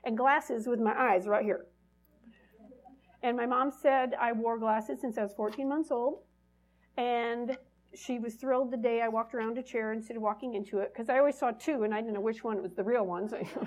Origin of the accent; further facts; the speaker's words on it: Michigan, United States; also born or lived in Wichita, Kansas; Geographically, I was born in Wichita, Kansas. I was raised in southern Michigan.